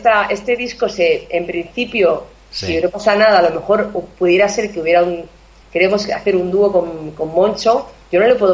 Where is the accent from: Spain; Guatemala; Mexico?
Spain; Córdoba, Andalusia; mi vena andaluza es mucho más grande, que aquí me he contenido mucho, no he sacado todo mi vena cordobesa, no la he sacado aquí.